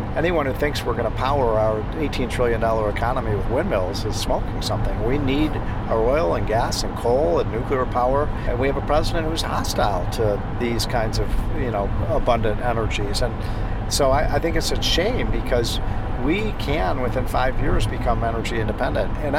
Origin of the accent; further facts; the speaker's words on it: Illinois, United States; Now, I come from a high tax state. I come from Illinois, but I also worked in New York.